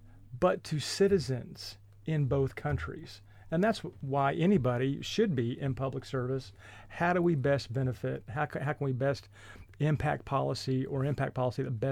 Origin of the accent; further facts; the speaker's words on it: Oklahoma, United States; Because, again, I'm specific and subjective to my home state of Oklahoma, but there's so much opportunity.